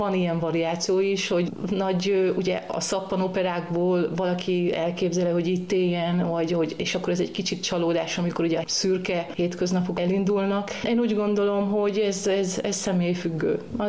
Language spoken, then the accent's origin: Hungarian; Beled, Győr-Moson-Sopron, Hungary; also born or lived in England; előtte Angliában éltem, és nagyon szeretem Magyarországot, úgyhogy én Beledről származom, ezt mindig el kell, hogy mondjam a hallgatóknak, mert nagyon büszke vagyok a kis városomra, és a szívem oda húz